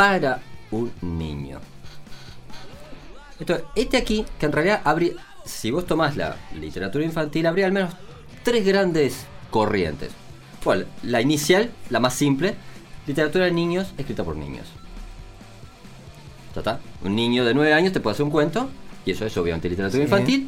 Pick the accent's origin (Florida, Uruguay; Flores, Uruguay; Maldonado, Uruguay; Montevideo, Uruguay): Flores, Uruguay; Yo soy del interior rural.